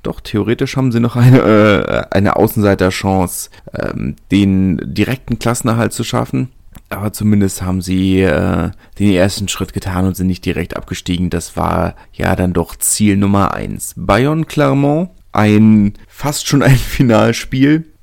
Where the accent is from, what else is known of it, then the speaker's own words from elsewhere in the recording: Berlin, Germany; ich bin Berliner.